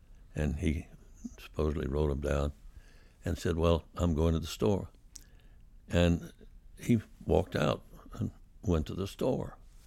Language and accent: English; Charlotte, North Carolina, United States; moved to Charlotte because the station had its studios in Charlotte, and we wanted a base there, and I was raised in Charlotte.